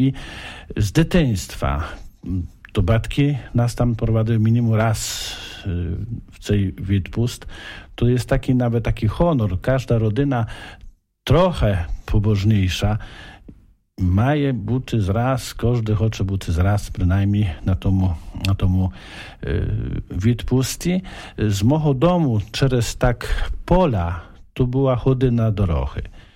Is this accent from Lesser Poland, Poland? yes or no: yes; Lesser Poland, Poland; Polish is a second language; Ja wychowałem się w parafii, jaka jest blisko Tuchowa